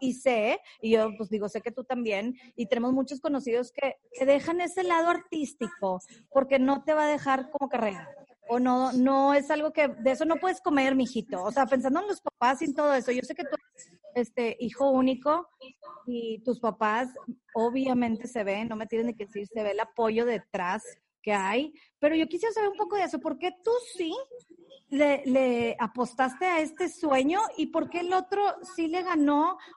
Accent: Monterrey, Nuevo León, Mexico; Mira, yo quiero platicar, sinceramente, aquí somos regios

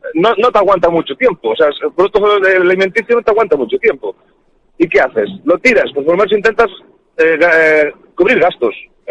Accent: Galicia, Spain; yo soy del Ribeiro, pertenezco al vino Ribeiro

